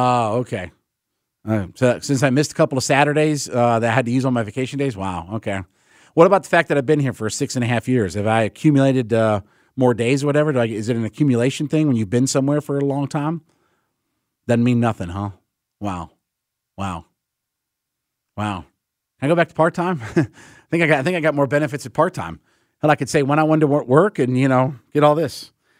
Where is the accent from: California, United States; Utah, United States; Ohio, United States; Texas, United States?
Ohio, United States; Canton; up in my hometown of Canton, Ohio.